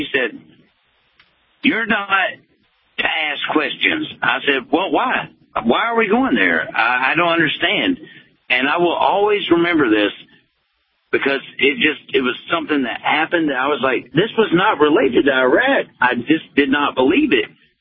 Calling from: Chattanooga, Tennessee, United States; from Chattanooga.

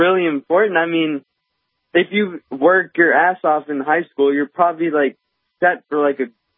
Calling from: Kansas, United States; I'm calling from Kansas.

